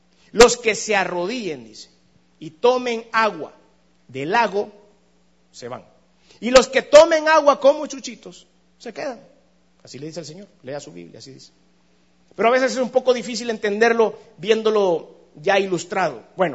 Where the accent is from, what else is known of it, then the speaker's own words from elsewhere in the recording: El Salvador; En todos lados somos violentos los salvadoreños, hermano